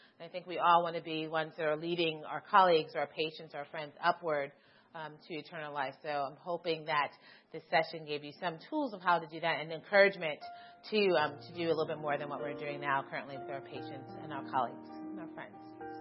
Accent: New York, United States; I'm originally from New York. That's a picture of Barbados, where my family is originally from.

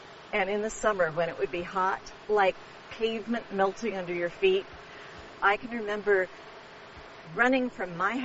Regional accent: Lodi, California, United States; born there; I was born in Lodi.

